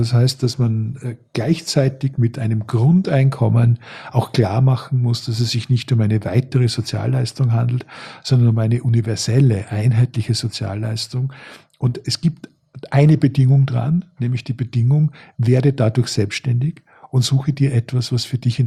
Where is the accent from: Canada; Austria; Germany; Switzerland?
Austria; Styria; Ich bin in der Stahlregion aufgewachsen, der Obersteiermark in Österreich, zu dem Zeitpunkt, wo die Stahlfabriken zugemacht haben, im großen Stil in den 70er Jahren